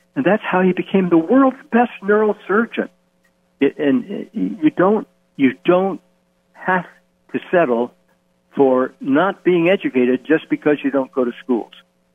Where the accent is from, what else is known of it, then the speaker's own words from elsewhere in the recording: Missouri, United States; I'm from Missouri, and I'd like to say hello to you.